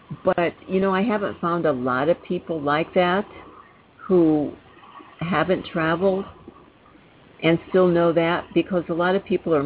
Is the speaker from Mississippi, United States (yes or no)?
no; Illinois, United States; I grew up in Illinois, and there's an awful lot of flat.